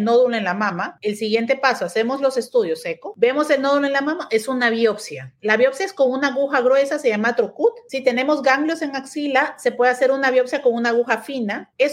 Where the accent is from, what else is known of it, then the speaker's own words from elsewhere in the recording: Guayaquil, Guayas, Ecuador; also born or lived in Mexico; yo soy oncóloga médica de Guayaquil, Ecuador. Yo me formé en México